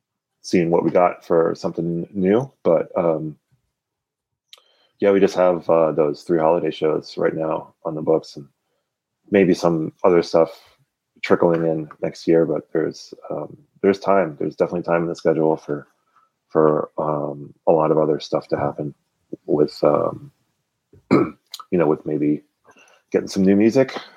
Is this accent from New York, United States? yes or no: no; Connecticut, United States; That was really something that was lucky about growing up in the Northeast too.